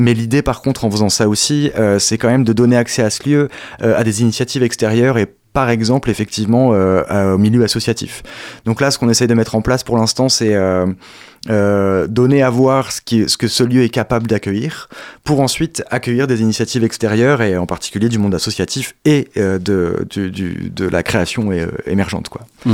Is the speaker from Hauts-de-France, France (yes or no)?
yes; Lille, Hauts-de-France, France; moved away as an adult; also born or lived in Paris; now in Angers, France; Je suis Lillois à la base, je rêvais de quitter Paris après 10 ans. Et dans ma tête, j'allais retourner à Lille parce que, la mentalité franco-belge, la frontière belge et tout ça me manquait pas mal